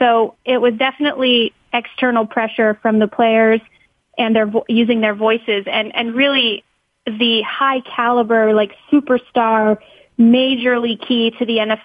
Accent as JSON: {"language": "English", "region": "West Coast", "country": "United States", "said": "And I'm from the West Coast originally, so I am extremely excited to be back in my preferred time zone."}